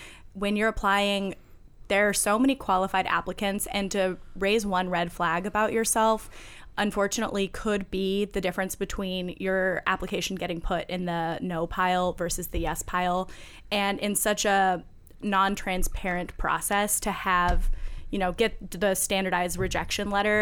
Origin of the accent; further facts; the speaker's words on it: California, United States; I'm from California, so an area with a lot of gang problems, drug problems, teenage pregnancy